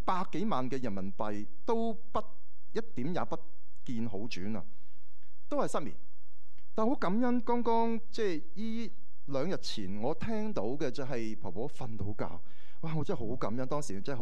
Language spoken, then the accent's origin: Chinese; Hong Kong